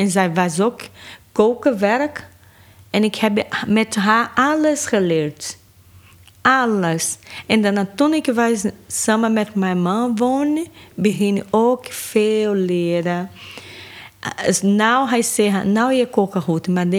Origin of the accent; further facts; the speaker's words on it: Salvador, Bahia, Brazil; Ik kom uit Salvador.